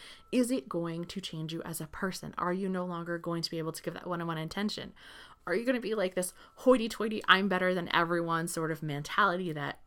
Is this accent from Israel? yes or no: no; New England, United States; So I'm from New England in the United States. And here, like, baseball is really big. You hear it in my voice.